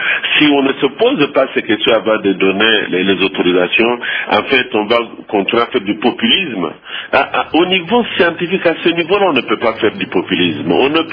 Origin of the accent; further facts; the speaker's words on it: DR Congo; Nous devons, en tant que Congolais, avoir le courage de regarder notre société